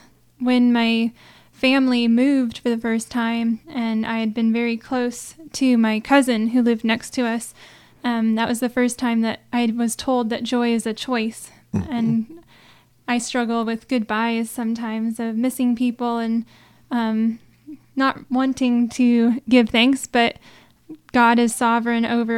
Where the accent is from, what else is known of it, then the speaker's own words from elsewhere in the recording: Indiana, United States; I came from Indiana.